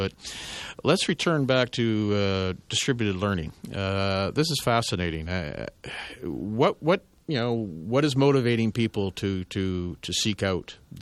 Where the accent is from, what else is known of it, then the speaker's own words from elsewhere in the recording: Ontario, Canada; I grew up in Ontario